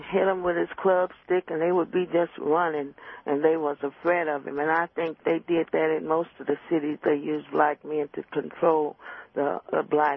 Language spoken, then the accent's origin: English; St. Louis, Missouri, United States; because here in St. Louis, growing up in South St. Louis